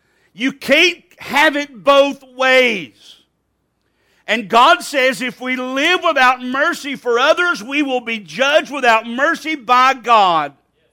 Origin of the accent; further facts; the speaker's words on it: Alabama, United States; I was raised in Alabama. I was taught some folk were not as good as other people.